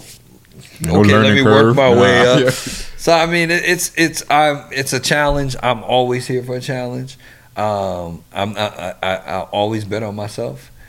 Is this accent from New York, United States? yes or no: yes; New York, United States; I love my New York teams because I'm from New York.